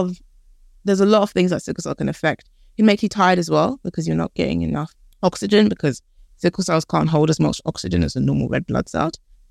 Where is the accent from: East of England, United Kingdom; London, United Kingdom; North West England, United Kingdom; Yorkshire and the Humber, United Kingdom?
London, United Kingdom; No, I grew up here in London. I've grown up a few places, actually. Lived in Canada for a bit, Philadelphia in America, and in Ghana, all for like not more than 8 months at a time